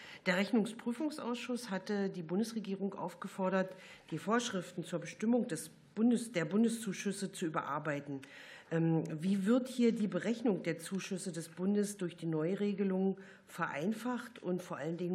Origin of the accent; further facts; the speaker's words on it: East Germany, Germany; Ich komme aus dem Osten, also ich weiß, wovon ich rede.